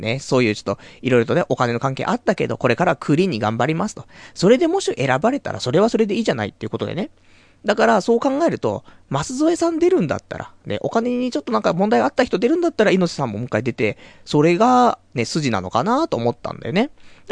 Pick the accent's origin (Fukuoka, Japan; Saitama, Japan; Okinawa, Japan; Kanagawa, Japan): Saitama, Japan; born there; now in Tokyo, Japan; ちゃんと俺もね、都民ですから、ね、まあ、埼玉生まれ、ね、生まれは埼玉、ね、だけども、ね、もう血はもう東京ですからね。